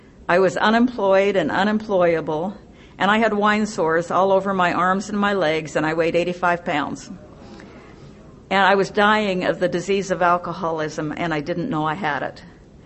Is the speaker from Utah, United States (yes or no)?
yes; Springville, Utah, United States; And I am from Springville, Utah. My home group is the Sisters in Sobriety group in Springville.